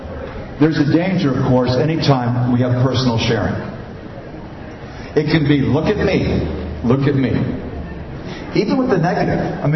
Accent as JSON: {"language": "English", "region": "Florida", "country": "United States", "tie": "born there", "also_born_or_lived": "London", "moved": "yes", "said": "I was born in Florida, this state, and lived mainly in the eastern U.S. at that time. Moved to London on the mission team in 1982."}